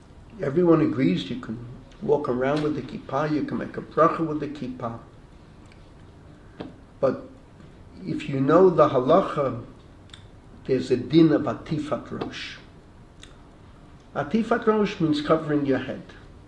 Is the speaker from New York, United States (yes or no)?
yes; Bronx, New York, United States; A Yankee. I grew up in the Bronx. You can't take it out of the person. I'm proud. I'm not ashamed. I grew up in the Bronx, for better, for worse. That's where I come from.